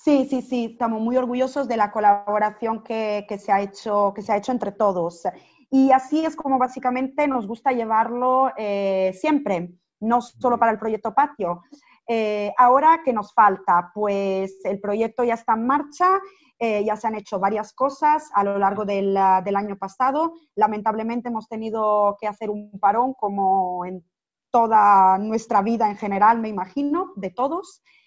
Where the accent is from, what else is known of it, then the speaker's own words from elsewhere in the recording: Italy; Spanish is a second language; Sí, sí, es que soy italiana. No sé si se nota algo en el acento, pero soy italiana.